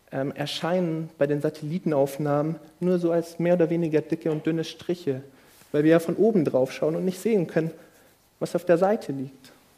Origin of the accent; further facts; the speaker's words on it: Brazil; German is a second language; ihr wisst, ich komme aus Brasilien, wir haben den größten Regenwald der Welt.